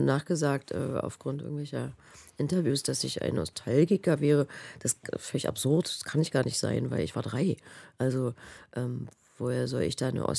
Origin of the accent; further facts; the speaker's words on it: Germany; born there; Und für die bin ich nun mal ein Kind der DDR auch und dort geboren.